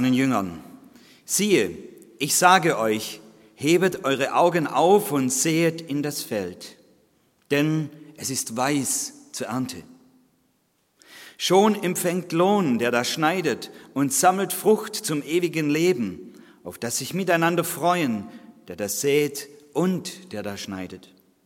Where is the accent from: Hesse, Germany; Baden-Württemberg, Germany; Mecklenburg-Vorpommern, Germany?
Baden-Württemberg, Germany; Stuttgart; ich komme aus dem Großraum Stuttgart, auch aus einer sehr fruchtbaren Gegend, genannt die Filder, es kommt von Felder.